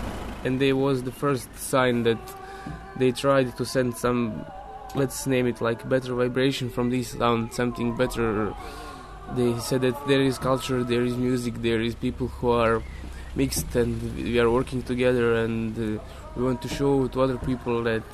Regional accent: Srebrenica, Republika Srpska, Bosnia & Herzegovina; I'm from Srebrenica. I'm 22 years old.

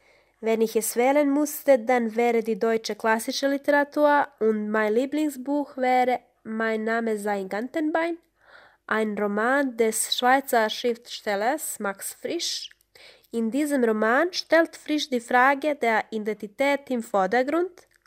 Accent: Montenegro; German is a second language; Ich komme aus Montenegro. Es ist ein Land im Süden von Europa.

